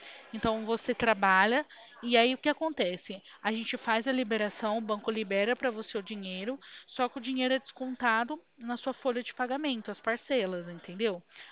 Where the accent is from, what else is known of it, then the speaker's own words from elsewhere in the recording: Bebedouro, São Paulo, Brazil; Olha, eu sou aqui de Bebedouro, São Paulo.